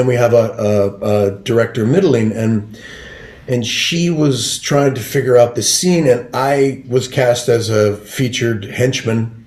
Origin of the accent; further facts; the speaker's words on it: Hollister, California, United States; Like, I'm a kid from Hollister, California. I'm a 3-time junior college dropout.